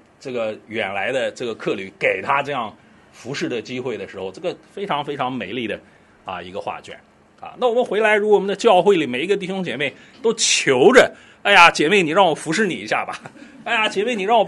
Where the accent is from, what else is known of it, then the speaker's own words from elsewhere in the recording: China; 我们中国人是不喜欢吃这个 这个小牛犊的肉的